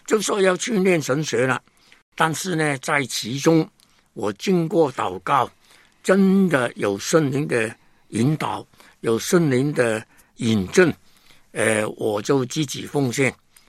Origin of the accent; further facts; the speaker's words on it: Hong Kong; 因为我是一个香港人，跟内地呢好像根本完全没有关系。